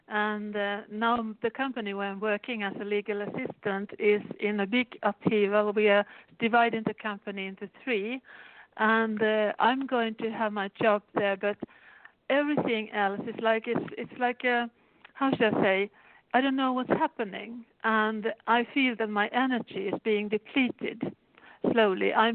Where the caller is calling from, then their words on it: Stockholm, Stockholm County, Sweden; I'm calling from Stockholm.